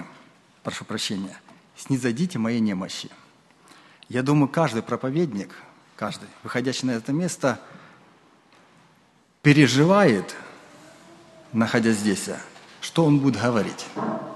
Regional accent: Kharkiv, Kharkiv Oblast, Ukraine; now in Israel; я приехал из Израиля, тут некоторые друзья мои, а вообще-то я из Харькова, вообще-то.

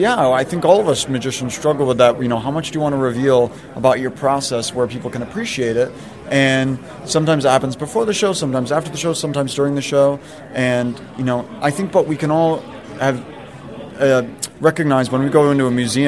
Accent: New York, United States; as a New Yorker, the living arrangements are always changing

